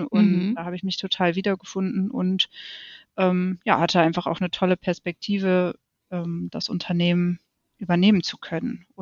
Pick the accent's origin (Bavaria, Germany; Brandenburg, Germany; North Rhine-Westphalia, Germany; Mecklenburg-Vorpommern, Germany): North Rhine-Westphalia, Germany; Cologne; Als Kölner Kind dann sozusagen autofrei auch bin ich groß geworden.